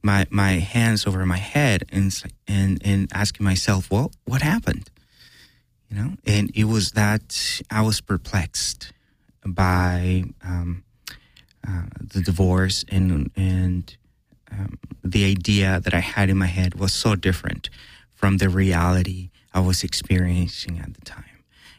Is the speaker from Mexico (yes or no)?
yes; Mexico; after growing up in Mexico, a very specific idea of what marriage should be and what marriage is.